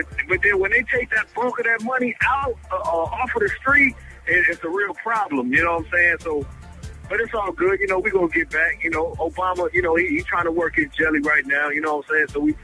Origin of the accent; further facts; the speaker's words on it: Carson, California, United States; I'm from the West Coast. I'm from LA. I'm from Carson, California.